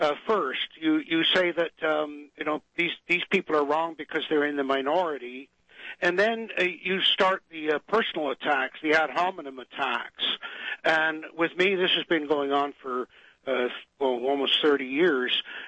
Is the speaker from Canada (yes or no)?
yes; Canada; one of the difficulties that I have being a Canadian citizen is that Canada does not have freedom of speech.